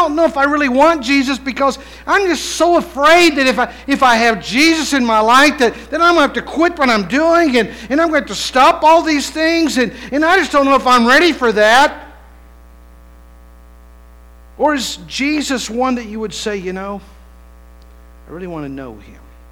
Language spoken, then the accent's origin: English; West Virginia, United States; You got to remember, I'm from West Virginia.